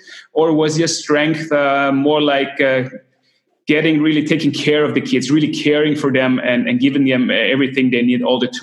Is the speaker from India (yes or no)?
no; Austria; English is a second language; just from own experience growing up in Austria, for example, in the school system